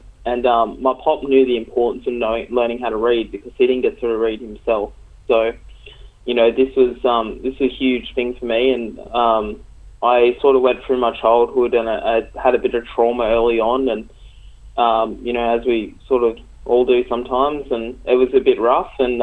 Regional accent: Nowra, New South Wales, Australia; born there; and that's where I was born as well. I was born in Nowra, so it's kind of like I'd always spent time in the Illawarra and South Coast.

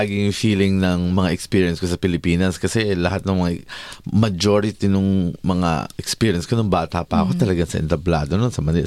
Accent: Melbourne, Victoria, Australia; Balit, pareho kami taga Melbourne.

